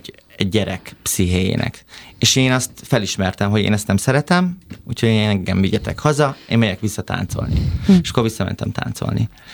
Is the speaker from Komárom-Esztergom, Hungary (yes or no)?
yes; Esztergom, Komárom-Esztergom, Hungary; amikor 7 évesen beirattak a szüleim az esztergomi, mert hogy esztergomban születtem, az esztergomi jazz balettre